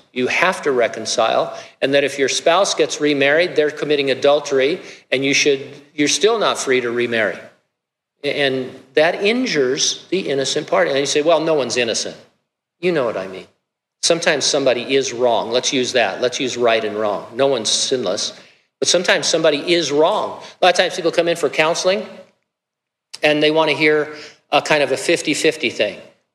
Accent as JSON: {"language": "English", "region": "California", "country": "United States", "tie": "born or raised there", "said": "God, what were you thinking when I grew up in California? Now I happen to love California."}